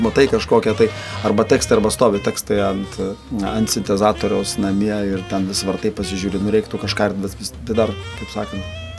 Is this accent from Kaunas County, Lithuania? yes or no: no; Vilnius, Vilnius County, Lithuania; Aš esu vilnietis ir gimęs ir išaugęs ant Vilniaus asfalto ir man tai patinka ir tikrai džiaugiuosi, kad esu vilnietis